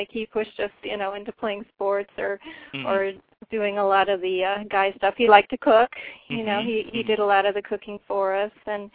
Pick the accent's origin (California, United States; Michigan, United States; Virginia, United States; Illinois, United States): Michigan, United States; now in Florida, United States; I live in Florida now, but I was originally born and raised in Michigan.